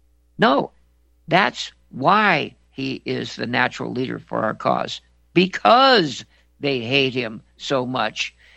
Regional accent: New York, United States; born there; Hey, I was born in New York. My parents were just students there

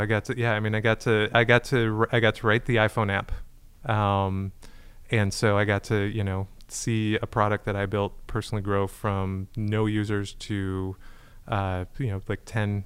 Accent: Twin Cities, Minnesota, United States; moved away as an adult; now in San Francisco, United States; I am a Midwest boy at heart, born and raised in the Twin Cities, Minnesota.

